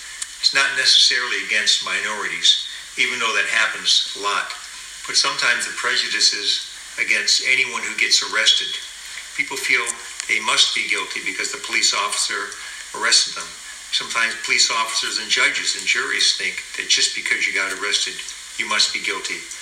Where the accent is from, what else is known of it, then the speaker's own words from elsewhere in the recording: Connecticut, United States; now in California, United States; I was raised in a small town, Connecticut.